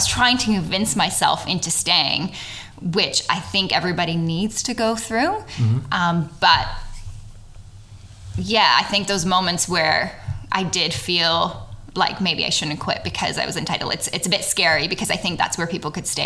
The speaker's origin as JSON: {"language": "English", "country": "Canada", "tie": "born or raised there", "lives_now": "Australia", "said": "Growing up in Canada, my first job, I got paid $7 an hour"}